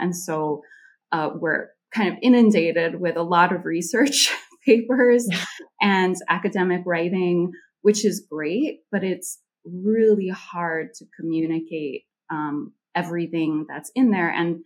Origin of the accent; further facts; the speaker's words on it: Honolulu, Hawaii, United States; And I'm from Honolulu, Hawaii originally. So it is truly a melting pot.